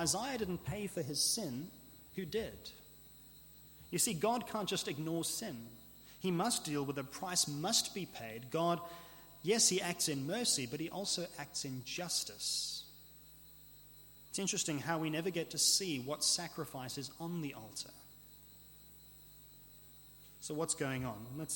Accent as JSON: {"language": "English", "country": "South Africa", "tie": "born or raised there", "said": "Now, I come from South Africa, born and grown up there, and I grew up with real barbecues"}